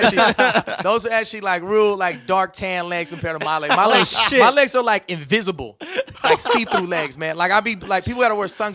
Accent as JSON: {"language": "English", "town": "San Francisco", "region": "California", "country": "United States", "said": "I'm from San Francisco, and out there it's too cold for women to dress down."}